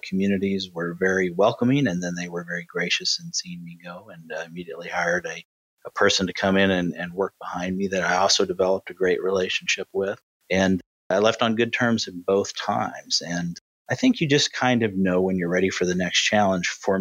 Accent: Montgomery City, Missouri, United States; town called Montgomery City, which oddly enough was my home, or not oddly enough, luckily enough was my hometown. I was actually able to go back to the place I grew up and do economic development.

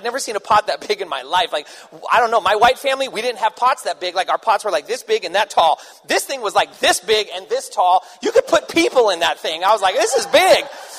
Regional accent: Oakland, California, United States; I'm from Oakland. They heard of me.

